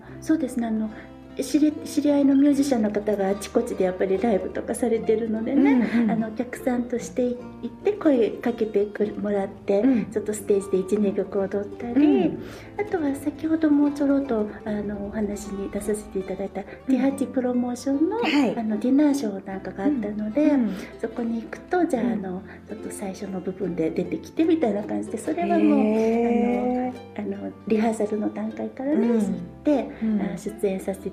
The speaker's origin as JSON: {"language": "Japanese", "region": "Tokyo", "country": "Japan", "tie": "born there", "said": "第二も何も私日本に東京生まれで故郷がないので"}